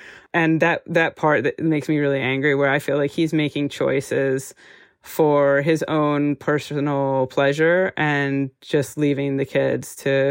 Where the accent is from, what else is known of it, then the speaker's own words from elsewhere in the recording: United States; because I'm American, I'm highly educated, I'm extremely organized.